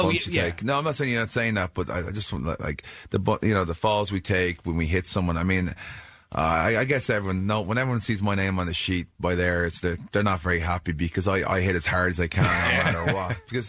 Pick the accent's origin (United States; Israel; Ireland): Ireland; Wade's an Englishman, of course, and I'm an Irishman. There's a lot of history there between the two countries.